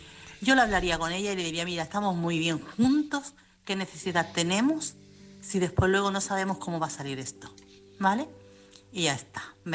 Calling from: Chiclana de la Frontera, Andalusia, Spain; corresponsal de Chiclana

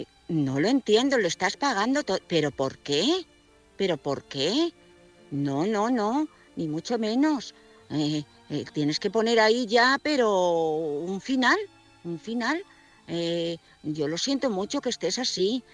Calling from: Madrid, Community of Madrid, Spain; de Madrid.

